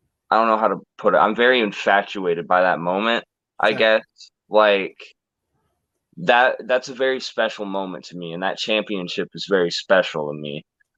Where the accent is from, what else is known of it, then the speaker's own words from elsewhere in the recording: Illinois, United States; also born or lived in Montreal, Canada; I was born in Montreal, Quebec, Canada. I was there for like 3 years. We moved here when I was three. I guess I did grow up in central Illinois. I've been here since I was 3 years old.